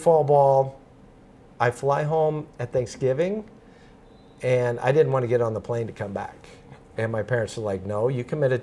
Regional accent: Arizona, United States; So I grew up in Arizona, and I was playing in a junior college in the Phoenix area

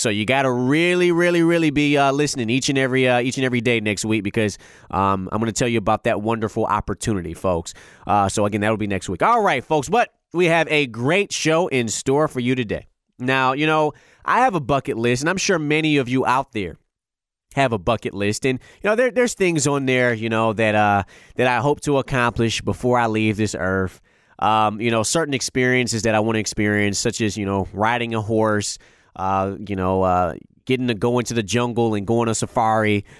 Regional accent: Detroit, Michigan, United States; also growing up in my hometown. Yes, the west side of Detroit.

